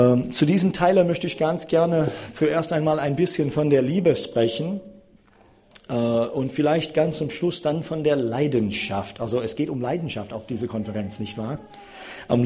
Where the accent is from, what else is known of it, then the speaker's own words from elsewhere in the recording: Chicago, Illinois, United States; meine Heimat übrigens ist mitten in der Stadt Chicago, da bin ich erzogen worden.